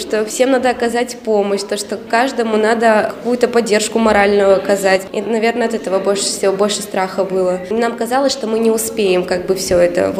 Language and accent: Russian; Severomorsk, Murmansk Oblast, Russia; now in Veliky Novgorod, Russia; я приехала с Мурманской области, с города Североморска, но Великий Новгород мне очень понравился